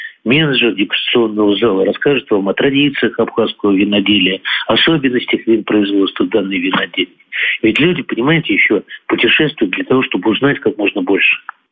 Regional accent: Moscow, Russia; Вы знаете, там чек был, я москвич, он был кратно меньше, чем в Москве.

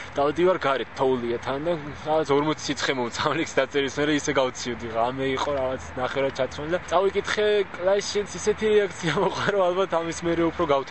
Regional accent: Tbilisi, Georgia; also born or lived in Kiziki, Kakheti; მე ხევსური ვარ წარმოშობით, მაგრამ დავიბადე ქიზიყში, კახეთის მხარეს, გავიზარდე 6 წლამდე, მერე გავიზარდე თბილისში

